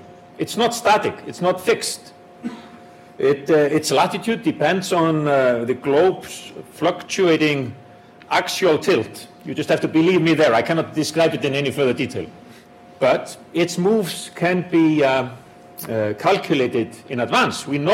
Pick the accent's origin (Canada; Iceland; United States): Iceland; the history of Iceland, my home country